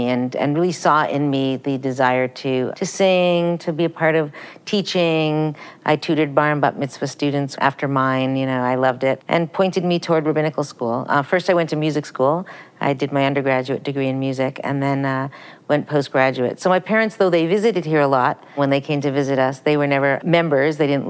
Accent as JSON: {"language": "English", "country": "Canada", "tie": "born there", "said": "So they were first married there and then immigrated to Canada. I was born in Canada."}